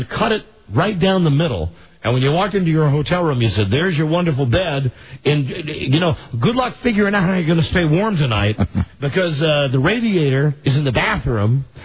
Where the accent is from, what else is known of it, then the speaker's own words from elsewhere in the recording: United States; I want all of you to know I am so American that when I refer to the time, I say real time.